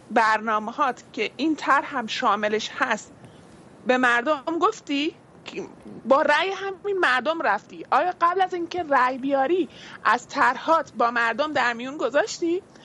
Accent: Iran; moved away; من خودم 3 سال از ایران اومدم بیرون، توی کشور کاملا آزاد دارم زندگی میکنم.

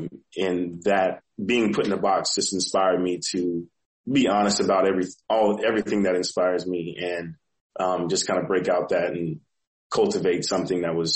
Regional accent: Texas, United States; also born or lived in Atlanta; So I was born in Atlanta, Georgia, and my parents subsequently moved to Texas.

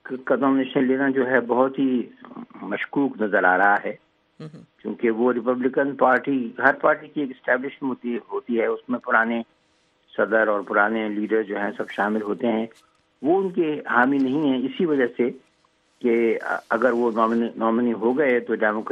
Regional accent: Bahawalpur, Punjab, Pakistan; میں چھوٹا سا تھا بہاولپور میں, پنجاب میں میں بڑا ہوا وہیں پر

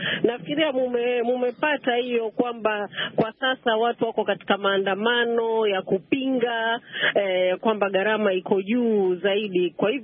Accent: Kenya; Mimi ni Mkenya.

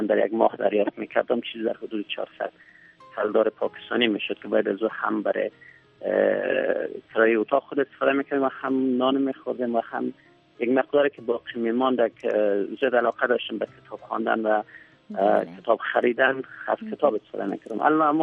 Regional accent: Kabul, Afghanistan; سنین تقریبا حدود 45 سال هست، از سال 48 در کابل در منطقه فاضل بیگ به دنیا آمدیم. در سنت‌های ابتدایی را در مکتب قلعه کاشف بودیم

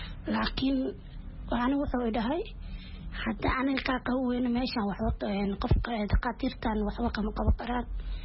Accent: Mogadishu, Banaadir, Somalia; Waxaan u imaaday caafimaad, waxaan ka imaaday Soomaaliya Muqdisho.

